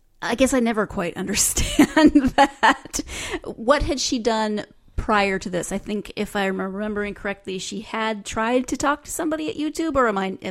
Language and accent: English; Montana, United States; Maybe that's just because I'm from Montana and people...